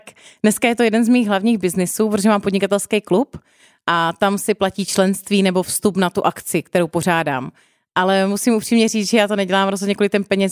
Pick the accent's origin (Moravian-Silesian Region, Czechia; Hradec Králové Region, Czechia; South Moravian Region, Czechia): South Moravian Region, Czechia; Brno; Protože jsem z Brna